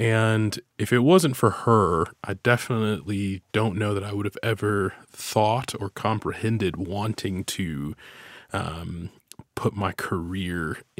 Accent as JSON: {"language": "English", "town": "Chicago", "region": "Illinois", "country": "United States", "tie": "born or raised there", "said": "So, born and raised in Chicago, in the home, what I like to call the hometown"}